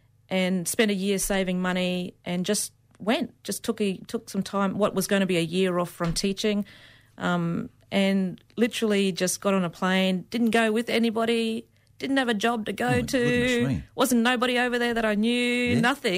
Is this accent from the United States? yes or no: no; Woodridge, Queensland, Australia; But I grew up in Woodridge, which we moved to the mainland pretty much when I started school, myself and then my younger brother, and then we had two more brothers join us when we moved to the mainland.